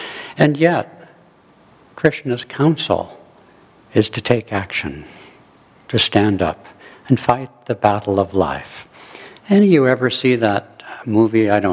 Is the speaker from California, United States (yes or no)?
yes; Pacific Grove, California, United States; also born or lived in Monterey; was born and raised in Monterey and Pacific Grove, golf capital of the world.